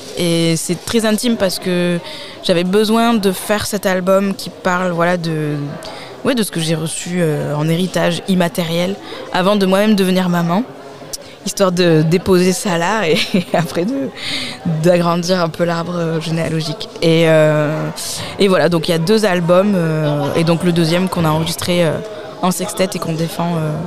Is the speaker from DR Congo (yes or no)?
no; Nouvelle-Aquitaine, France; Et moi, j'ai grandi au Pays Basque, donc avec aussi une culture traditionnelle très forte.